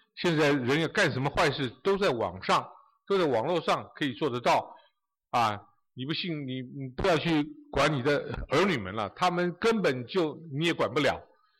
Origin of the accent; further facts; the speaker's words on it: Taiwan; moved away as an adult; also born or lived in China; now in United States; 我是在中国出生，然后到台湾，然后我到大学的时候读电机系